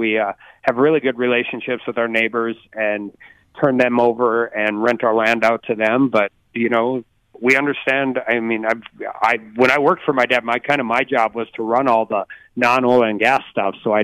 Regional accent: Dickinson, North Dakota, United States; Yeah, I grew up in Dickinson, North Dakota. My dad owned a ranch north of Medora

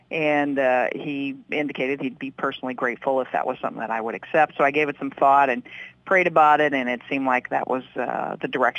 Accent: United States; And so growing up in Putnam County is a good foundation for folks.

